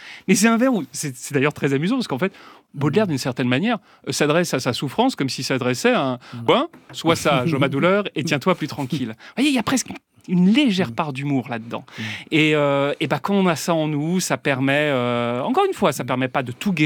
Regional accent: Provence-Alpes-Côte d'Azur, France; l'arrière-pays provençal, qui est mon pays d'origine et que j'adore.

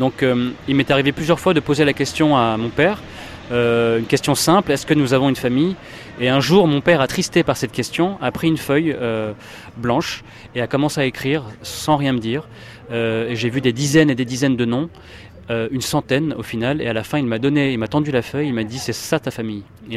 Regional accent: Paris, Île-de-France, France; Je suis né à Paris. Je suis allé à l'école française

